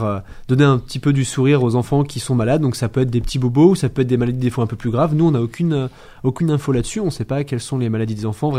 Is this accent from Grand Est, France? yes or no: no; Bourgoin-Jallieu, Auvergne-Rhône-Alpes, France; born there; Alors, moi, je suis né à Bourgoin, je suis Domarin.